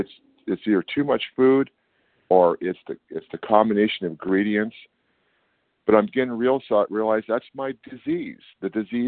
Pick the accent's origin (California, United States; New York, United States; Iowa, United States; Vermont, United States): California, United States; I'm from California.